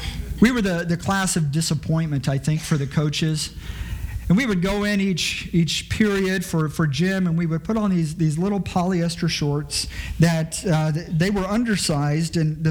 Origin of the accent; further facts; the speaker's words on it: Houston, Texas, United States; And you know that I grew up in Houston, and during middle school, I grew up in this era that was a barbaric era.